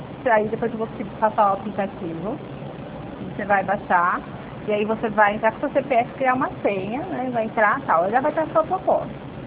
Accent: São Paulo, Brazil; Eu sou de São Paulo mesmo, né?

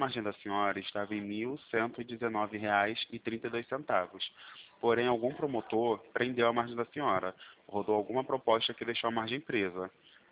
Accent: Rio de Janeiro, Brazil; eu sou de Santa Cruz.

